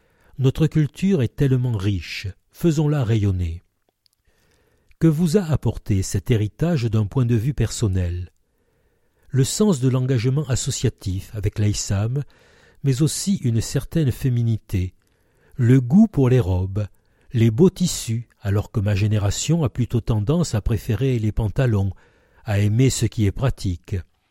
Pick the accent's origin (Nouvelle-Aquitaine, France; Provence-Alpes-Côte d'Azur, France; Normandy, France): Provence-Alpes-Côte d'Azur, France; Mouriès; also born or lived in Arles; j'ai 28 ans, je suis née à Arles, puis j'ai grandi à Mouriès.